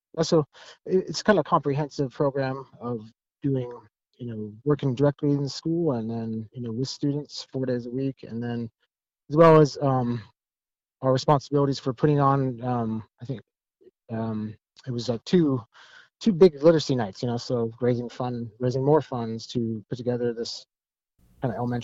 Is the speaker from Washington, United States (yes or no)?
yes; Grand Coulee Dam, Washington, United States; I was born in Grand Coulee Dam, Washington. I grew up there, K through 12, and a little small community. I went to Central Washington University